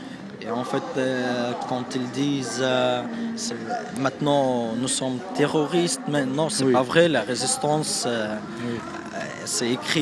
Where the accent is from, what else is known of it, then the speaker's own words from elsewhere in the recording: Gaza, Gaza Strip, Palestine; moved away as an adult; now in France; je suis de Gaza. Je suis ici en France depuis un an.